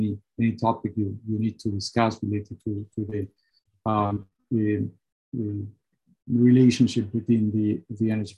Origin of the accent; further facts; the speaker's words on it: Argentina; English is a second language; Being born and raised in Argentina, it would be very difficult for me to become a vegetarian.